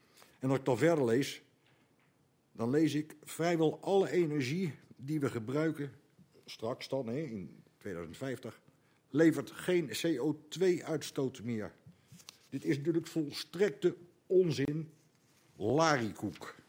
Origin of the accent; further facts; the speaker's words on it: Netherlands; Ja, wij zijn Nederlanders, een schitterend volk.